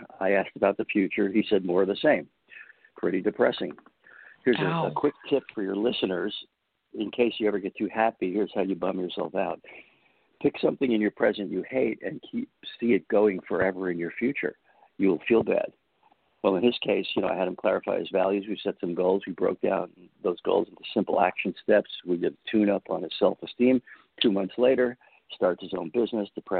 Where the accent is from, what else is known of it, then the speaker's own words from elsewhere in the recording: New York City, New York, United States; I grew up in New York City, but I ended up in Oregon and going to naturopathic medical school there.